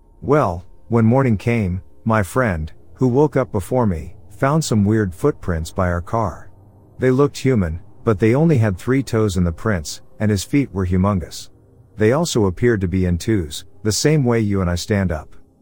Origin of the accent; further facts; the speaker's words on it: California, United States; My family had a ranch growing up in Northern California.